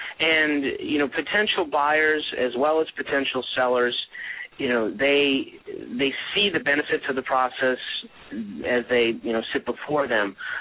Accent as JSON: {"language": "English", "town": "Charlotte", "region": "North Carolina", "country": "United States", "tie": "born or raised there", "said": "I've grown up in the Charlotte, North Carolina area and had traveled around and lived in various other places in my upbringing. But I call Charlotte home now."}